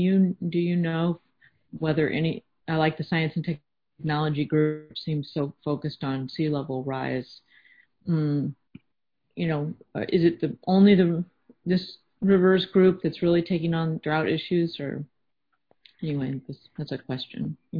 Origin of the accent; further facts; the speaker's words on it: the West, United States; I'm from the West, so I've always been concerned about droughts and water quality.